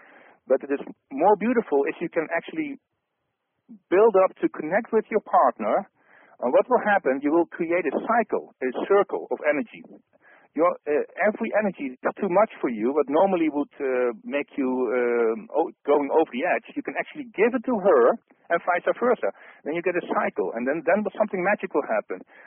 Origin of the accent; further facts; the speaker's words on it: Netherlands; English is a second language; I'm trying to translate from Dutch to English now. And I'm from the Netherlands, so forgive me if I sometimes have a strange translation.